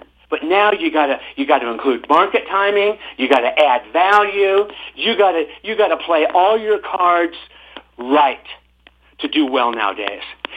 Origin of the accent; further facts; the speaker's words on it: Encinitas, California, United States; I could have come home to my hometown of Encinitas, which is right on the beach